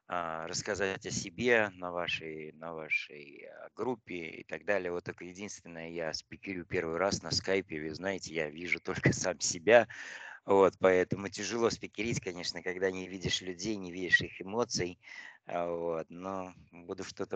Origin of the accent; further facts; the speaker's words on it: Daugavpils, Latgale, Latvia; я родился в СССР, и... Да, Латвия у нас была, в смысле, город наш, Даугавпилс, в Латвии он был